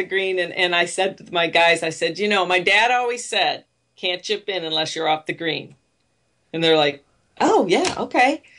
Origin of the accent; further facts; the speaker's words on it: South Dakota, United States; And I always played growing up, and I grew up in South Dakota, so I had a lot of success there.